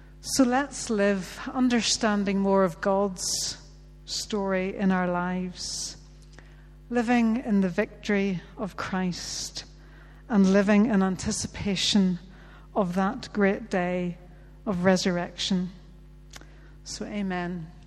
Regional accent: Bangor, Northern Ireland, United Kingdom; The ancient monastery in my hometown of Bangor

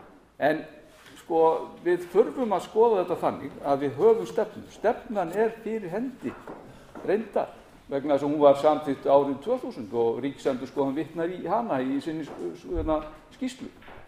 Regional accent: Ólafsfjörður, Northeastern Region, Iceland; Þegar ég ólst upp í Ólafsfirði þá var þar alltaf kringum 1000 manns. Og þegar ég var þar búandi á árunum 88 til 92, þá voru það 1200 manns.

